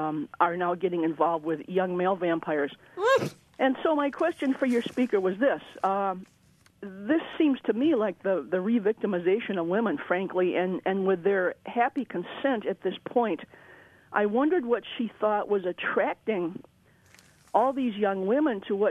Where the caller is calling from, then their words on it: Madison, Wisconsin, United States; There's a virtual whiteout here. I hope it's better where you are. I'm calling from Madison.